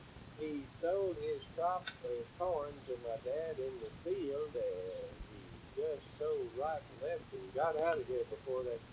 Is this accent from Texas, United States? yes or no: yes; Texas, United States; born there; I was born in Nueces and born right down there, like I say, close to the cow pens.